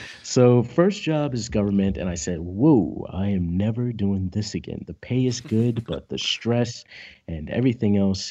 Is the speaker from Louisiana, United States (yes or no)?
no; California, United States; I'm from California. So that's where it all comes from.